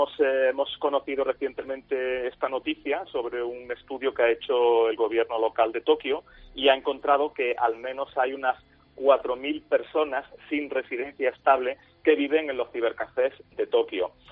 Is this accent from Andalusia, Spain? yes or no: yes; Córdoba, Andalusia, Spain; porque yo también soy de Córdoba.